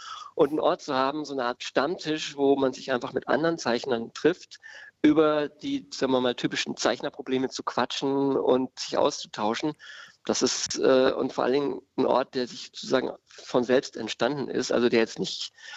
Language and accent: German; West Germany, Germany; Es war für mich als Wessi einer der ersten Möglichkeiten